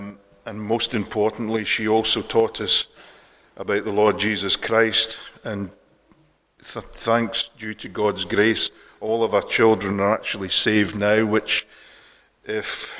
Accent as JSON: {"language": "English", "town": "Inverurie", "region": "Scotland", "country": "United Kingdom", "tie": "born or raised there", "also_born_or_lived": "London", "said": "When I was just 4 or 5 years old, we moved from London to Inverurie, just outside Aberdeen"}